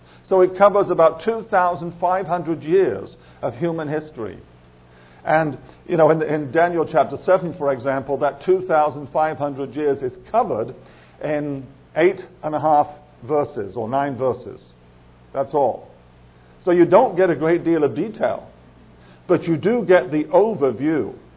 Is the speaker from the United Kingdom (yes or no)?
yes; England, United Kingdom; born there; Now, I was not born in America. I was born in England.